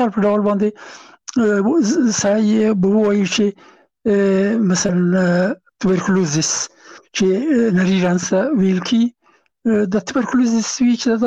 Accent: Afghanistan; زه هم افغان یم

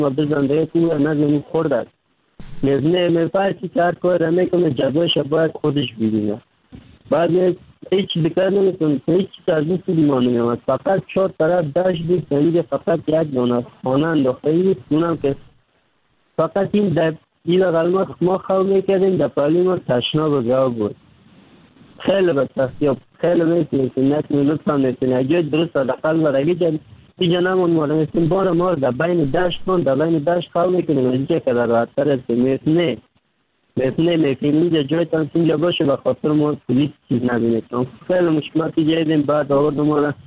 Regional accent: Kabul, Afghanistan; now in Turkey; در مدت 3 سال میشه ترکیه آمدم، از افغانستان 3 سال میشه رکنم، فعلانم ترکیه هستم. اما از افغانستان آمدم، طرف پاکستان آوردم، آمدم از کابل

